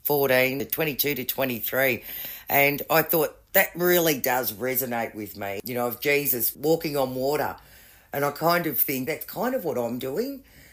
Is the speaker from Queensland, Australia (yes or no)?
yes; Queensland, Australia; also born or lived in Victoria; I'm a Jabbagai Ocala woman from Cape York, far north Queensland. I was born on Wurundjeri country